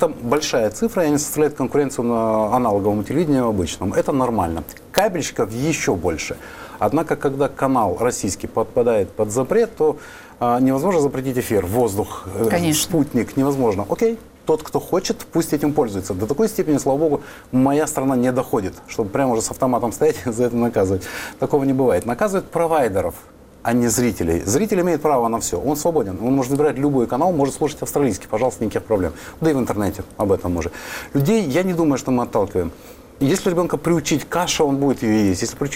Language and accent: Russian; Sukhumi, Abkhazia, Georgia; Я прошу помнить, что я грузин по рождению, и этот язык никогда не был для меня с рождения впитан с молоком матери, скажем так. Я многокультурный человек, поскольку это Сухуми и Абхазия, там очень много, а общим языком как раз был русский.